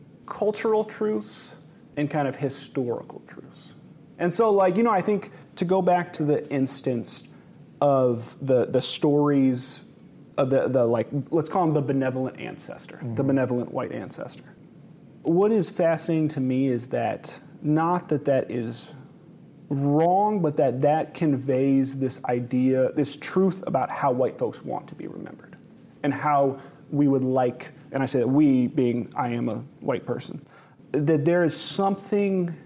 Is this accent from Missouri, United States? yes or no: no; Ann Arbor, Michigan, United States; So I grew up in Ann Arbor, Michigan, but my dad's from Tulsa.